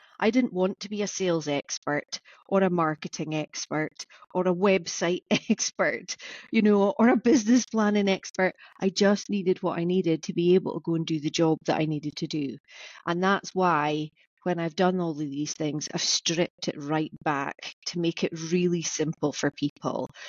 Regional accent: Scotland, United Kingdom; because I'm originally from Orkney, I've got quite good sea legs

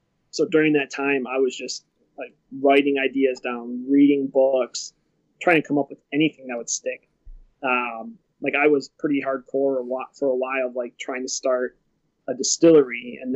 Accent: Palos Hills, Illinois, United States; I grew up in Palos Hills, so southwest suburbs.

